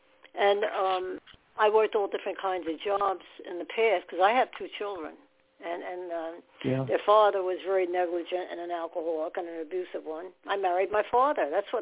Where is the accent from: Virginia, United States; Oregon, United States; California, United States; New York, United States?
New York, United States; accent: New York; I'm a New Yorker. I sound New York. I can't help it.